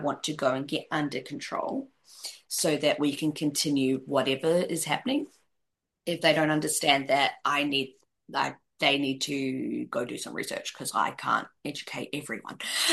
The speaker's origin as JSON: {"language": "English", "country": "New Zealand", "tie": "born or raised there", "said": "I grew up in New Zealand on a New Zealand kids TV show."}